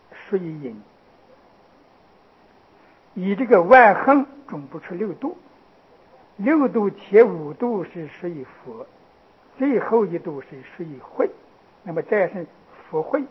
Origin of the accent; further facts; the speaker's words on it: China; 这就是我们中国人呀，有靠料的这种习惯。